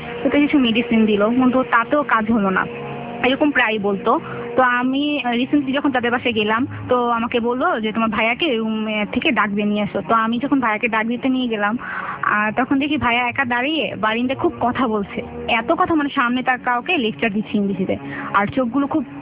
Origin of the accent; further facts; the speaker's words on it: Dhaka, Dhaka Division, Bangladesh; আমি স্টুডেন্ট, আমি আগারগাঁও থেকে এসেছি।